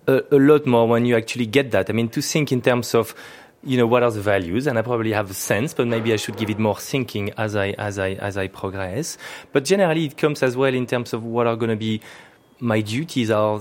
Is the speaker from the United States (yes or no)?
no; Provence-Alpes-Côte d'Azur, France; I come from Provence in the south of France.